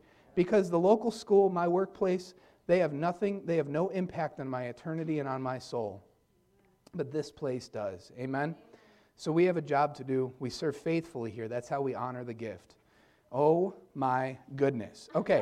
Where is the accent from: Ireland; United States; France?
United States; Dunkirk, New York; I grew up in Dunkirk. I don't know if they have as many of them out here, but we have a ton of those